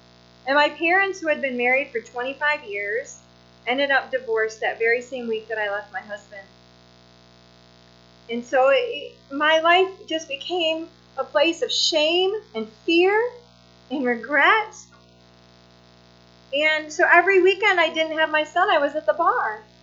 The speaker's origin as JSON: {"language": "English", "town": "Whitney Point", "region": "New York", "country": "United States", "tie": "born or raised there", "said": "I grew up in Whitney Point. I don't know anybody know where Whitney Point is."}